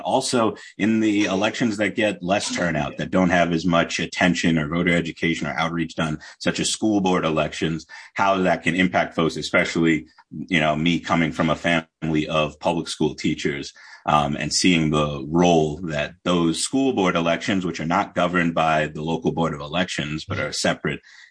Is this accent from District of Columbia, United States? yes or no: no; New York, United States; I am born and raised in the Hudson Valley. I grew up in Orange County.